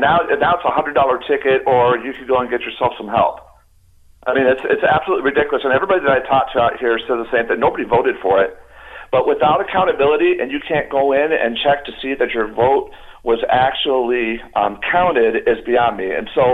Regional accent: Chicago, Illinois, United States; I remember I grew up in Chicago, and it used to be that you'd have to show up with your ID

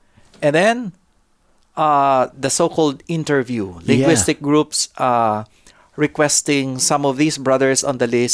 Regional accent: Philippines; English is a second language; I'm Filipino. I'm from Asia.

